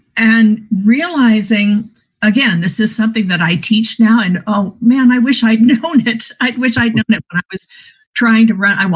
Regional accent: Portland, Oregon, United States; Well, and growing up in Portland, Oregon, I sort of heard about Broadway

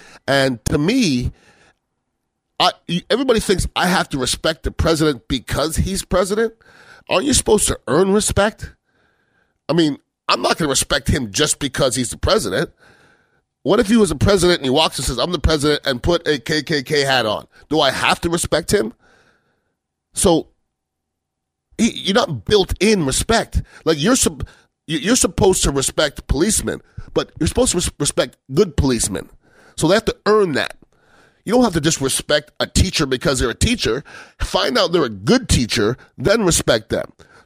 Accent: Canada; now in United States; Now, I am an American citizen, but I'm also from Canada.

